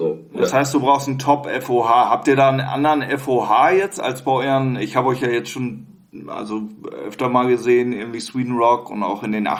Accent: Hamburg, Germany; ich war ja noch nicht drin als Hamburger

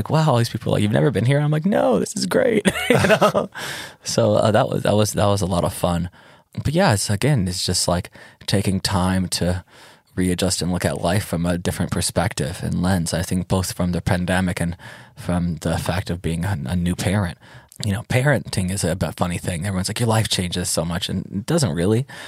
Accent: Bern, Switzerland; now in Ibiza, Spain; From Bern, yeah.

